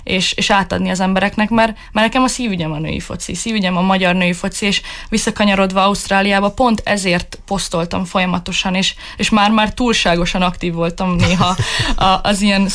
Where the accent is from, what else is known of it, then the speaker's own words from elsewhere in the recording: Hungary; Magyarország a szívügyem, ott nőttem fel, magyar vagyok.